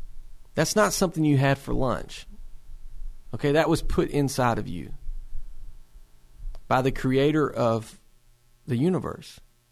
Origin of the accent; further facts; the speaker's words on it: Tennessee, United States; I'm from Middle Tennessee and from a very small town. We didn't have the mafia.